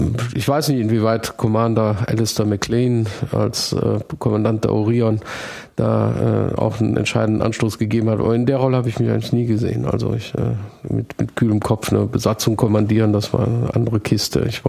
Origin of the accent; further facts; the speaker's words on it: Mönchengladbach, North Rhine-Westphalia, Germany; in der Stadtbibliothek in Mönchengladbach, wo ich herkomme